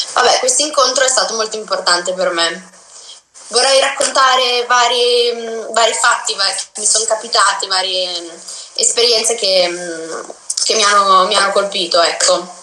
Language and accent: Italian; Imola, Emilia-Romagna, Italy; sono di Imola, ho 16 anni e a dicembre del 2017 mi hanno diagnosticato un tumore osseo raro.